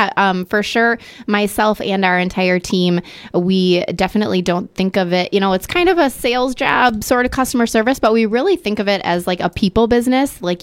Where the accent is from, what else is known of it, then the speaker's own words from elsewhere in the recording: Wisconsin Rapids, Wisconsin, United States; I'm born and raised in the Wisconsin Rapids area. I am married and I have two children here.